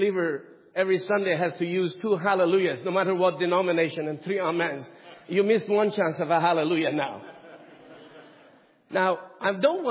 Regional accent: Iran; I grew up in Iran. I was born in Iran

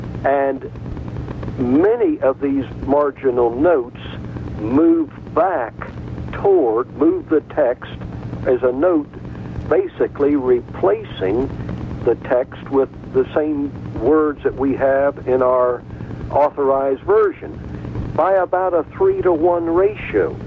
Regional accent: United States; accent: American; now in United Kingdom; or to hear my American accent, that might be a bit of a problem

